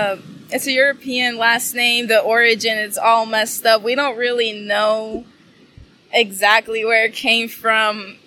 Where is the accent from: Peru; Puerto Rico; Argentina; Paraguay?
Puerto Rico; Rincón; also born or lived in New Jersey, United States; Yo no nací aquí. Nací en New Jersey. Pero desde pequeña he estado por acá. Siempre en Rincón, he vivido toda mi vida.